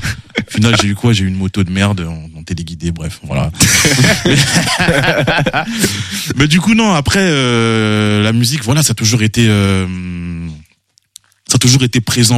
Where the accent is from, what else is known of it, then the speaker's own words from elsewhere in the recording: Kinshasa, DR Congo; Le rap il rentre là-dedans parce que moi, à savoir, j'ai grandi au Congo.